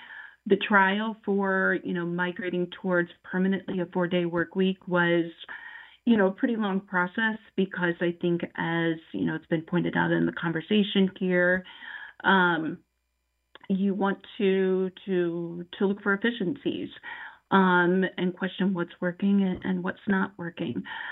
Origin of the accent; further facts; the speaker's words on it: Fort Wayne, Indiana, United States; now in Chicago, United States; I grew up in Indiana over in Fort Wayne, so I get that time back to go over there and spend time with them.